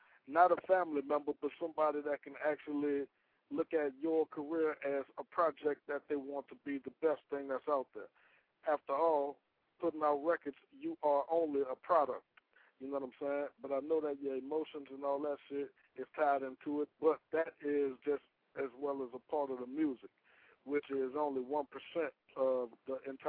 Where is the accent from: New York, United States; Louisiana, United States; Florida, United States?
Louisiana, United States; New Orleans; now in Houston, United States; I hail from New Orleans, Louisiana. Right now, I'm out here in H-Town